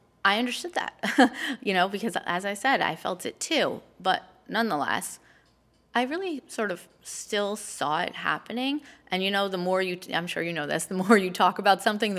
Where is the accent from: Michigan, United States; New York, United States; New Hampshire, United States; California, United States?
New York, United States; A lot of that is because I'm a New Yorker. So in New York, I have this huge, amazing opportunity to be exposed to Jews that are like me and Jews that are not like me.